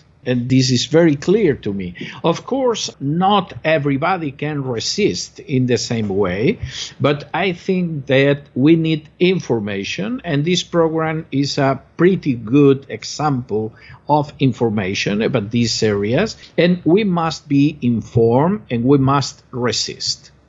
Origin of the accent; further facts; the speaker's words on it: Spain; English is a second language; moved away as an adult; now in United States; I myself am an American citizen. I was exiled from Spain more than 8 years ago.